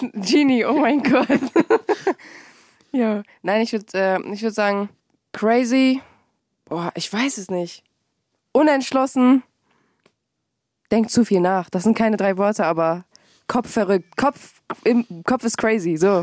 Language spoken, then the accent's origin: German; North Rhine-Westphalia, Germany; Ich bin 19 Jahre alt. Ich komme tatsächlich aus einem Dorf. Im Sauerland, so ganz isoliert